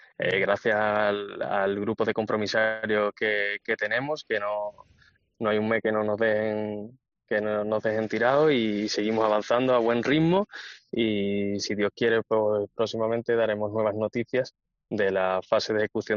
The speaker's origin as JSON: {"language": "Spanish", "region": "Andalusia", "country": "Spain", "said": "Claro, somos andaluces, somos cofrades"}